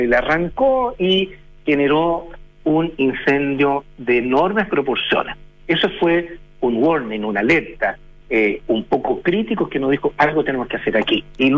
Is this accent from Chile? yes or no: yes; Chile; nosotros como chilenos